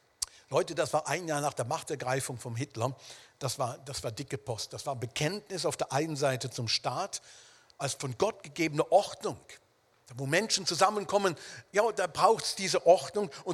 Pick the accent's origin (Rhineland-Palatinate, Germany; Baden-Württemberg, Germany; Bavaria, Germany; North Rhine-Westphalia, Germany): North Rhine-Westphalia, Germany; Wuppertal; Und ein paar von denen trafen sich ganz in der Nähe, wo ich aufgewachsen bin, in Wuppertal, im Ortsteil Barmen. Das ist so ein kleiner Teil von Wuppertal.